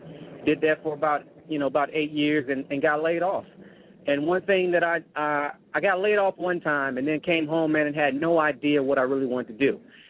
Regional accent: Chicago, Illinois, United States; I'm originally from Chicago, man, born and raised in Chicago. My roots are from Mississippi, though.

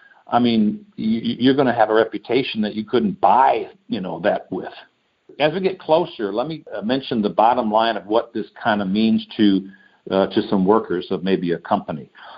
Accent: Detroit, Michigan, United States; I'm from Detroit, so, you know, my blood is blue and gold.

